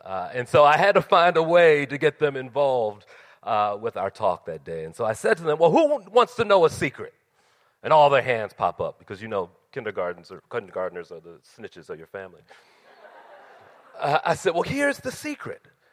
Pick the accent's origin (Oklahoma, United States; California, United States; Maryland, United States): Maryland, United States; Baltimore; also born or lived in Milwaukee; Well, I'm from Baltimore, and I love the city.